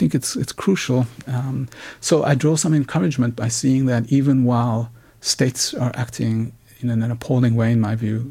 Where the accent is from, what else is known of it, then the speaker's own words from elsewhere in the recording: South Africa; as a South African who's old enough to have remembered being a child in apartheid South Africa